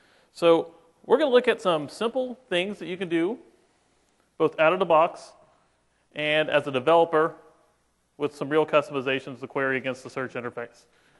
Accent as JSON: {"language": "English", "town": "Houston", "region": "Texas", "country": "United States", "said": "I am an applications architect from a partner called Infusion, and I'm from Houston, Texas."}